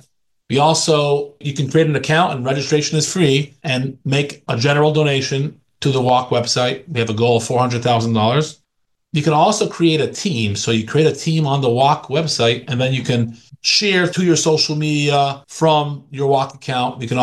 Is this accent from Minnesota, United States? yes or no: no; Las Vegas, Nevada, United States; I grew up here in Las Vegas. My parents are an Orthodox, Hasidic Orthodox couple that have a Jewish outreach synagogue here.